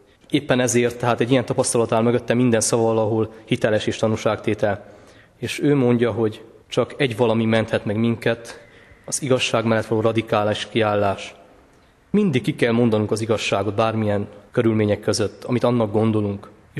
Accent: Csíkszentgyörgy, Harghita, Romania; Éppen ezért volt élmény, tehát otthon Csíkszentgyörgyön.

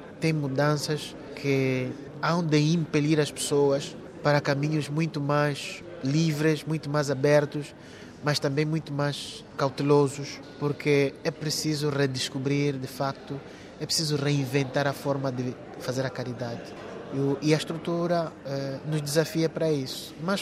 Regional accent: Angola; lá no nosso país, Angola, de onde venho.

